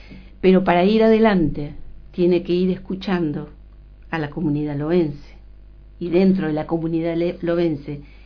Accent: Lobos, Buenos Aires Province, Argentina; los profesionales que nacimos y vivimos en Lobos somos parte de esa comunidad

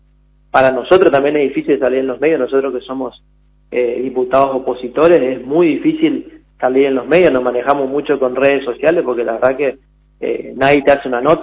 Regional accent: Posadas, Misiones, Argentina; Yo soy de Posadas, yo vivo en Posadas.

